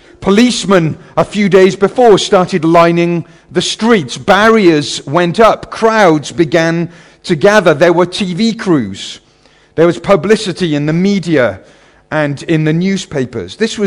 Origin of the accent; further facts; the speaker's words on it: Cardiff, Wales, United Kingdom; I remember as a child growing up in Cardiff, South Wales, probably 20, 25 years ago